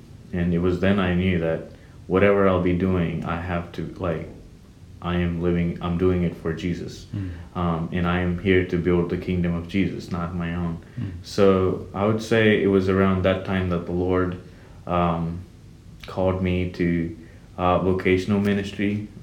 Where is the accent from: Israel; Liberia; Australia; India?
India; English is a second language; now in United States; life as an Indian here, I would say I do miss India